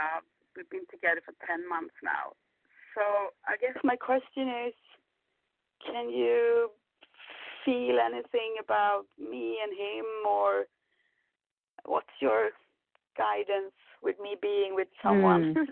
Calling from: Sweden; I'm calling from Sweden.

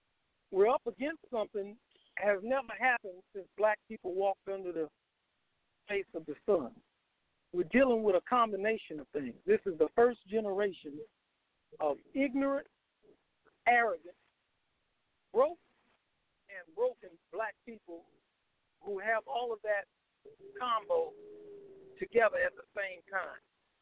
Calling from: Louisiana, United States; from Louisiana.

